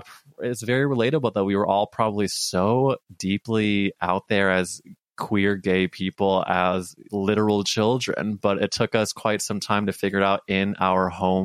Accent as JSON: {"language": "English", "region": "Missouri", "country": "United States", "said": "But I'm from Missouri, and it's like I'm healing through these children"}